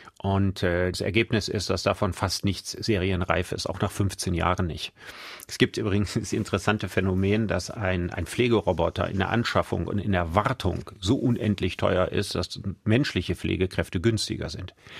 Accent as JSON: {"language": "German", "town": "Solingen", "region": "North Rhine-Westphalia", "country": "Germany", "tie": "born or raised there", "lives_now": "Düsseldorf, Germany", "said": "Also da, wo ich aufgewachsen bin, war jetzt keine allzu große Stadt, mittelprächtiger Verkehr."}